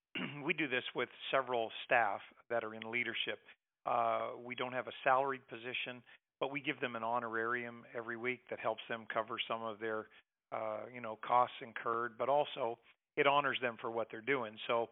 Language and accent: English; Fredericton, New Brunswick, Canada; I grew up in Fredericton. I didn't grow up in this church, but Fredericton's home to me.